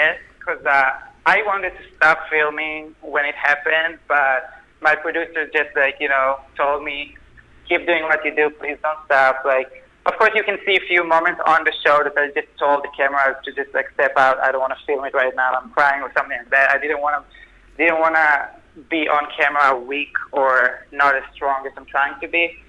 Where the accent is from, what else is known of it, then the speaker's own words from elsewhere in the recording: Israel; moved away as an adult; now in New York, United States; I grew up in Israel. I moved to New York when I was 20.